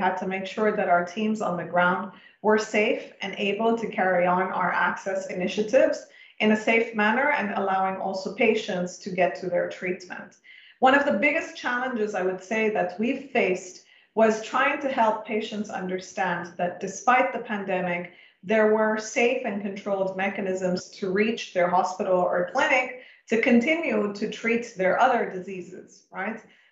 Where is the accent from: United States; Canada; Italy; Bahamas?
Italy; I'm from Italy